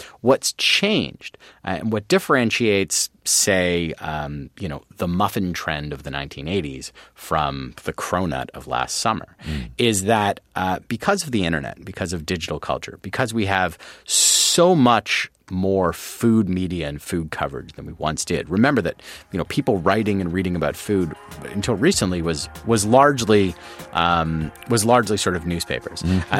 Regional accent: Canada; So I'm from Canada.

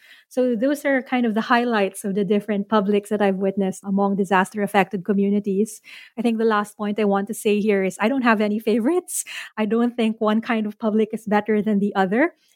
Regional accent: Philippines; I'm Filipino, but I don't know the language. I'm fair-skinned, which is an indicator of class privilege in the Philippines.

